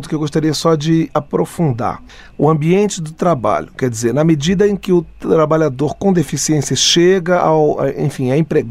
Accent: Brazil; eu sinto que a gente, como brasileiro, tem uma cultura até de constrangimento

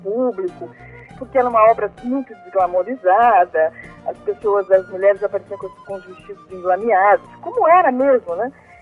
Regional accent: Portugal; born there; Eu fiz o primário em Portugal, né? Porque eu nasci em Portugal.

